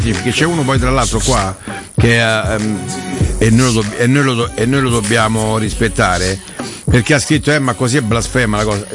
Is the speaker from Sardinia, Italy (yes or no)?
no; Rome, Lazio, Italy; Siamo romani.